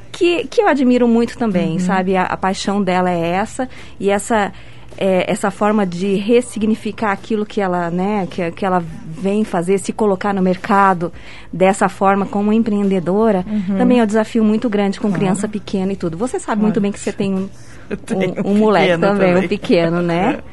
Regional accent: Santa Catarina, Brazil; Eu também sou de Santa Catarina.

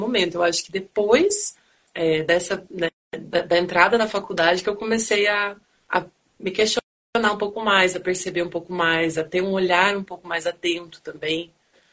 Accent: São Paulo, Brazil; now in Curitiba, Brazil; Eu sou de São Paulo, na verdade. Nasci em São Paulo, ficada aqui em Curitiba. Então, eu me considero quase curitibana já.

